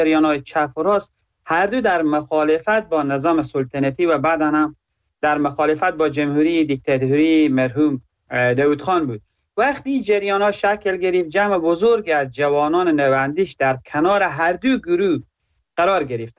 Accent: Herat, Afghanistan; از زون غرب و از هراتم

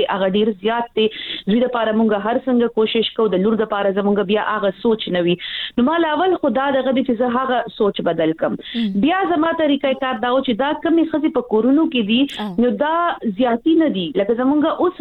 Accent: Peshawar, Khyber Pakhtunkhwa, Pakistan; moved away as an adult; زه کله واده شولم نو زه د پیښور نه د یو ډیر ګڼ کور نه د ډیرو وروڼو خویندو نه او د یو کلی لکه د مور پلار د ژوند نه زه ووتم زه کلي ته لاړم

